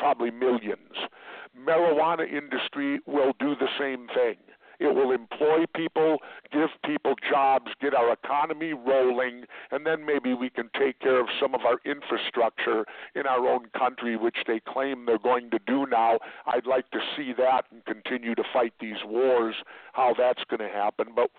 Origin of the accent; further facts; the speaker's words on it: Minneapolis, Minnesota, United States; when I grew up in South Minneapolis, we had a small backyard, and my mom grew rhubarb and tomatoes every summer